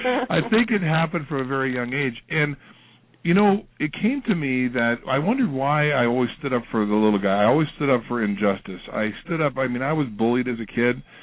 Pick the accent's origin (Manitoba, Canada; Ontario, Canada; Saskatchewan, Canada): Manitoba, Canada; in our community where I grew up in Manitoba, Canada here.